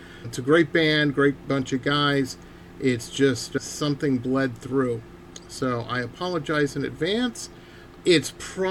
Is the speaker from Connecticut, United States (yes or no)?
no; Detroit, Michigan, United States; I grew up in Detroit, and I try to tell people